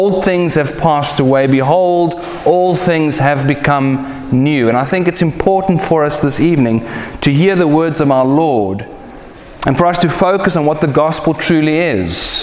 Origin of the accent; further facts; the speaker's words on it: South Africa; And being South African, you have to pray for your food.